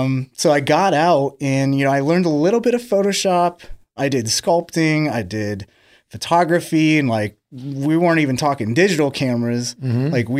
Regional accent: Pittsburgh, Pennsylvania, United States; also born or lived in Manhattan / New Jersey; So that I grew up in Pittsburgh

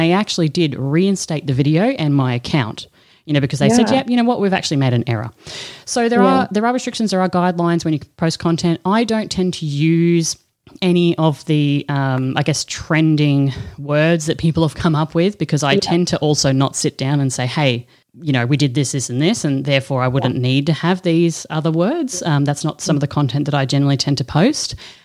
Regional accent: Australia; now in Europe; I'm an Aussie living in Europe

